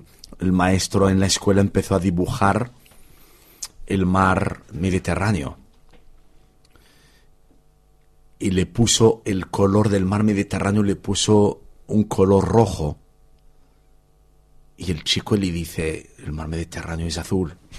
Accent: Algeria; Yo crecí en Argelia, nací en Argelia y me encontré musulmán. Pero un día luego decidí de seguir a Cristo.

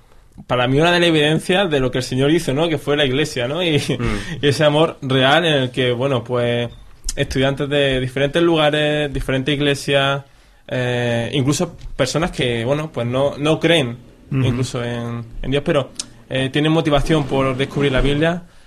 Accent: Seville, Andalusia, Spain; now in Barcelona, Spain; este año estoy aquí en Barcelona. Bueno, ya como todos veis, puedo escuchar mi acento un poco diferente. Vengo desde Sevilla

